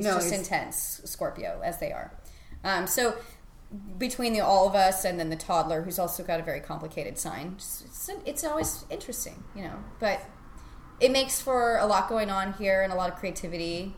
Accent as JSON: {"language": "English", "region": "California", "country": "United States", "said": "I'm from California, so you can't take me seriously with that acronym."}